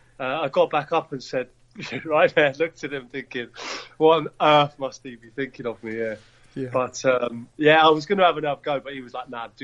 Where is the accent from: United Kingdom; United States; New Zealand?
United Kingdom; London; I grew up in West London and QPR was my local team